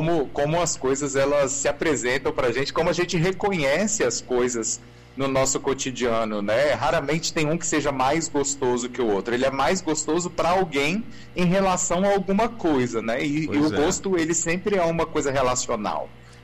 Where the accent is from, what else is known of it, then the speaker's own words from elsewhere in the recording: Espírito Santo, Brazil; Eu, como capixaba que sou, quero dizer que há uma disputa histórica entre muqueca baiana e muqueca capixaba